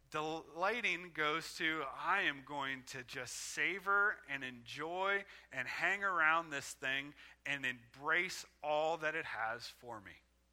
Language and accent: English; Ohio, United States; And I'm from Ohio, so I say milk, not milk. Everyone's like, it's not milk. Well, in Ohio, that's how we say it, all right?